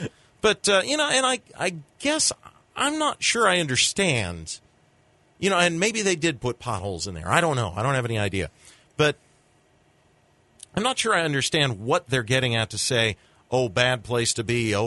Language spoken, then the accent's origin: English; Ohio, United States; moved away; Now, you know, I'm originally from Ohio, and I'll say that proudly, and I've been away for quite some time. I haven't lived in Ohio since 97, actually.